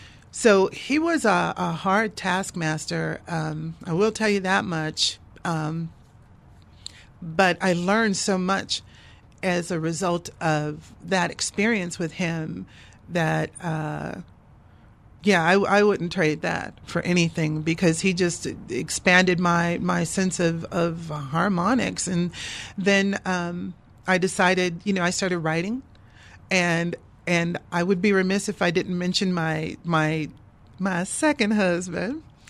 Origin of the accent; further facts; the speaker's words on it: Los Angeles, California, United States; Well, I am from Los Angeles, and because my family had been really well known, especially locally, it was really easy.